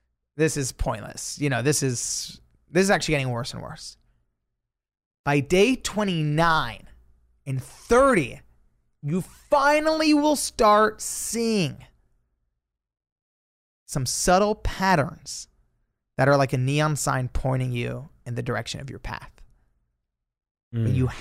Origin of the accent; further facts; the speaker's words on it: Los Angeles, California, United States; I was, you know, born and raised in Los Angeles. This is where I currently live.